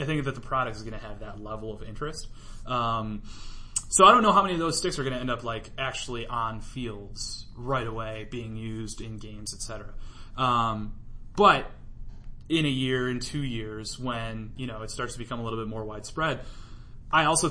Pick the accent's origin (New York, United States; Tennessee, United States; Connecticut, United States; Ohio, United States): Ohio, United States; Cleveland; I grew up playing lacrosse in Cleveland, Ohio.